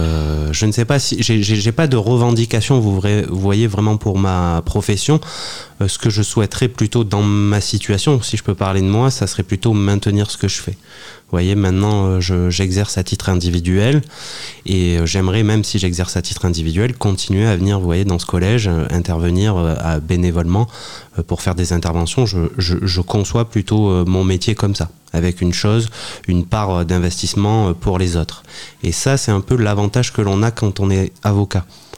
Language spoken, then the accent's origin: French; Bagnols-sur-Cèze, Occitanie, France; now in Paris, France; je suis originaire de Bagnols-sur-Cèze. J'ai fait toutes mes études à Bagnols, j'ai fait mon lycée à Bagnols